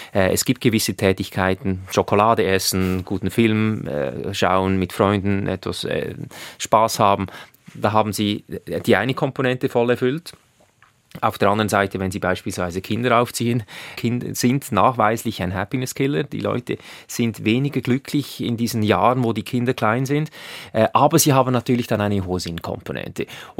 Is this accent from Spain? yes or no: no; Switzerland; Ich sage das vielleicht als Schweizer, weil wir sind alle überversichert in der Schweiz.